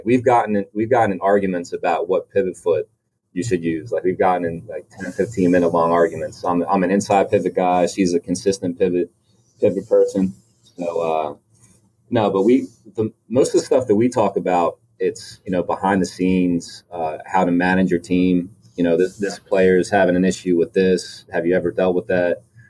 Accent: Pottstown, Pennsylvania, United States; My mother, I grew up in Pottstown, Pennsylvania, so it's not too far from where we live.

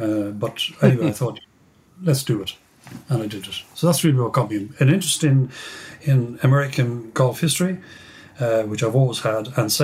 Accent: Ireland; accent: Irish; Maybe my Irish accent is hard.

